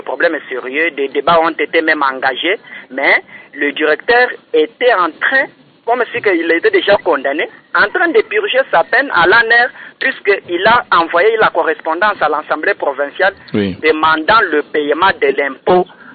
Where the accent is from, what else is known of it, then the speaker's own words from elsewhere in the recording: Kasaï, DR Congo; ici chez nous, au Kasaï